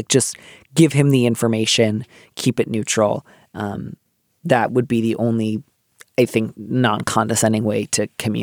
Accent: Midwest, United States; I grew up in the Midwest.

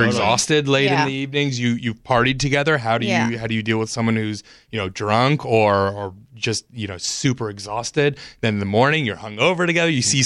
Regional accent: Toronto, Ontario, Canada; I'm originally from Toronto, actually.

